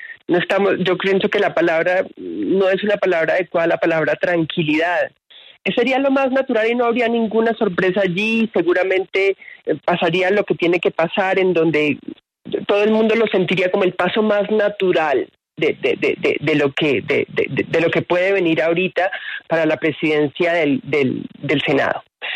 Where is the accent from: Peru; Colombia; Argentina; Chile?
Colombia; todos como colombianos desde cada una de nuestras casas